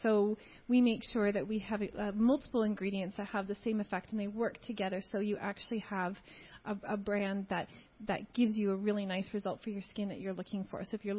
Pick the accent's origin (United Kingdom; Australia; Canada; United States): Canada; moved away; Yes, so I'm Canadian. I've been here for 10 years, though.